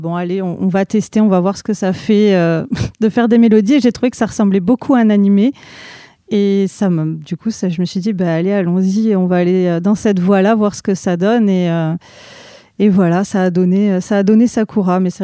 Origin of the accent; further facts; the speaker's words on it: Toulouse, Occitanie, France; en tant que Toulousaine et avoir commencé mes soirées